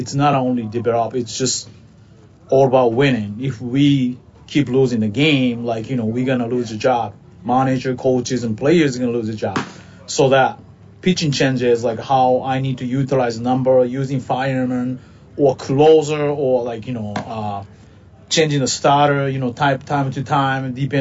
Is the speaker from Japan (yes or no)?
yes; Japan; English is a second language; now in United States; my hometown is pretty countryside.